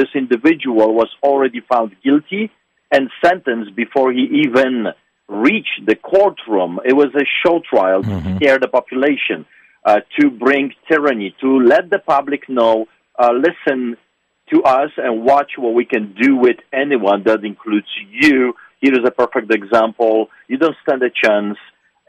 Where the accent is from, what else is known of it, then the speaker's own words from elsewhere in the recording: Poland; just like I saw growing up in Poland under the boots of the Soviets.